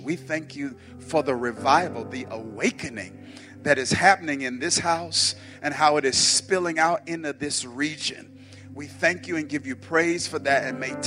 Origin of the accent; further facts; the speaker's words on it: Mississippi, United States; now in New Jersey, United States; born and raised in Mississippi, not too far from here. Went to college in Jackson.